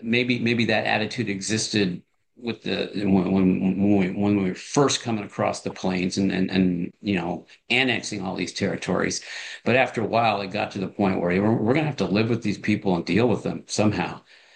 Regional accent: Sheridan, Wyoming, United States; I grew up in Sheridan in the 60s and the 70s

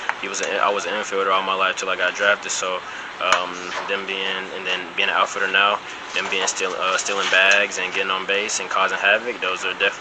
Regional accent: Atlanta, Georgia, United States; From Atlanta, Georgia.

